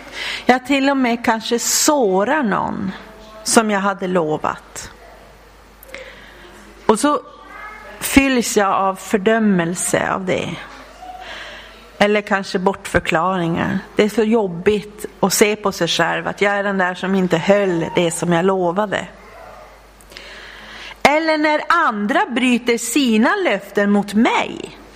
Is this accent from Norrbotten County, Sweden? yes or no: yes; Vidsel, Norrbotten County, Sweden; also born or lived in Luleå; Då bodde vi i Luleå. Nu bor vi i Älvsbyn. Ja. Det känns jättehärligt. Och jag kommer ju från Vidsel.